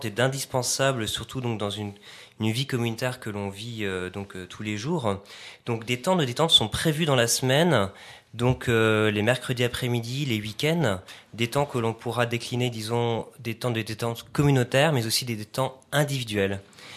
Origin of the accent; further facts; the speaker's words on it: Grand Est, France; J'ai voulu revenir en fait en Lorraine parce que c'est là où j'ai grandi. Pour me rapprocher un peu de ma famille.